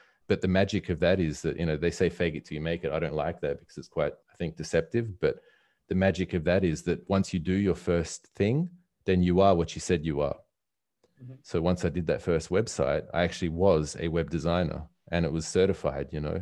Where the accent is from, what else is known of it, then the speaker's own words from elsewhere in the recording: Australia; accent: Australian; moved away; In my case, it just means that's where my accent's from for the most part. But I mean, born there, you know, lived there over half my life